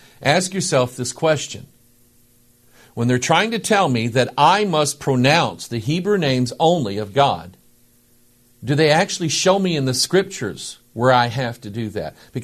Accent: United States; I'm a Gentile. I was raised in America. I speak redneck, okay, and a few other little American dialects.

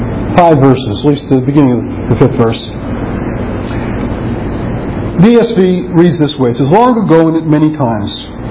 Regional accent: Brooklyn, New York, United States; I grew up in Brooklyn, New York, with a Jehovah's Witness who was kind of like a friend I hung around with from time to time.

